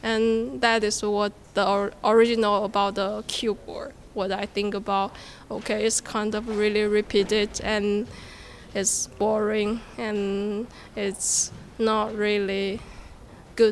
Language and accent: English; China; English is a second language; because I'm from China